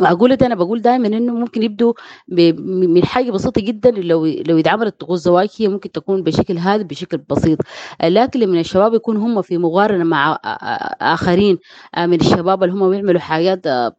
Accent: Sudan; احنا كمجتمع سوداني

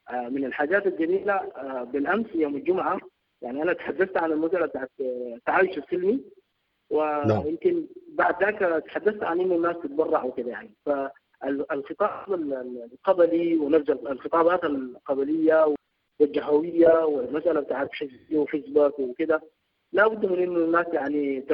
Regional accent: Khartoum, Sudan; نحن تربينا في الخرطوم يعني في الامتداد، فبنلقى الجارين باليمين والجارين بالشمال كل واحد من قبيله.

